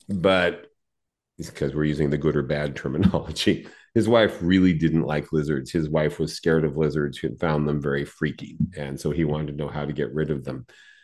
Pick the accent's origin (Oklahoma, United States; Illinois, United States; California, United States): California, United States; San Diego; I grew up with these in San Diego.